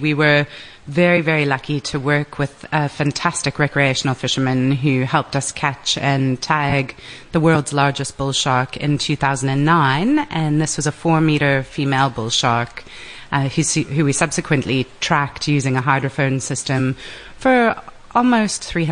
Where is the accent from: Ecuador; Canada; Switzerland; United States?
Canada; now in South Africa; I'm a Canadian citizen